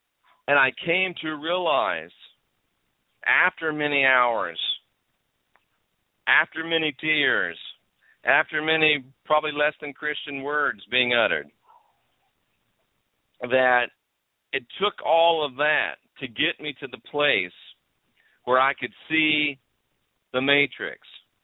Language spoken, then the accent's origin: English; the South, United States; I'm from the South in the United States. We would say it sticks in your craw.